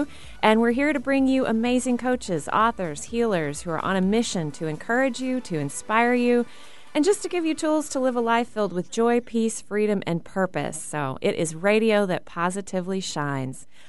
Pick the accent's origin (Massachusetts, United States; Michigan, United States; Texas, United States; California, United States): Texas, United States; now in Seattle, United States; I'm from Texas, which is the land of Friday night lights and football is life.